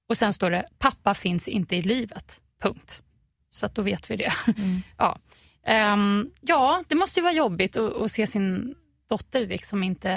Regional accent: Stockholm, Stockholm County, Sweden; also born or lived in Gothenburg; Det var när vi flyttade hem från Göteborg och bodde i en andrahandslägenhet i Gamla stan, och jag började i den här Storkyrkoskolan, som den heter, i Gamla stan.

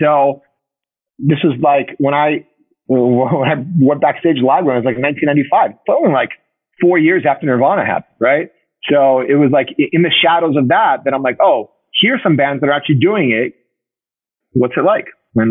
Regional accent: Uruguay; English is a second language; I think like a moment for me was like being in Buenos Aires, because I'm from Uruguay.

